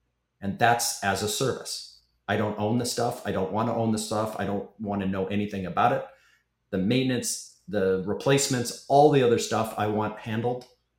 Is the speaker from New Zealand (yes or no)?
no; Canada; now in Florida, United States; I am Canadian, so it used to be heat, not air conditioning. But now I'm in Florida, so it's all about air conditioning.